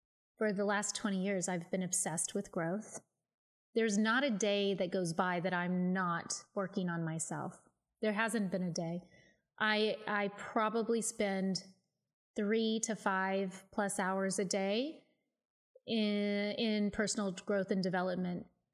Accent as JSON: {"language": "English", "region": "Midwest", "country": "United States", "said": "I came from the Midwest where there was a lot of judgment."}